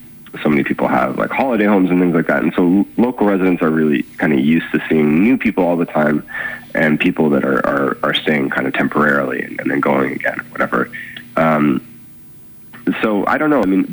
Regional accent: Winnipeg, Manitoba, Canada; also born or lived in Ontario; I've lived in a lot of different places, and I think that's been a wonderful thing and a bad thing. I grew up in Winnipeg and then in Ontario, and then I've been on the East Coast for a long time now, whether in here or in St. John's.

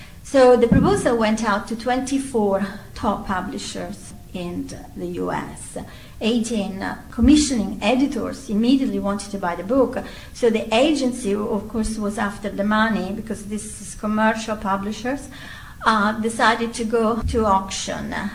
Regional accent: Italy; first language Italian; English is a second language; agreed to translate the book from English to Italian, which is my mother tongue.

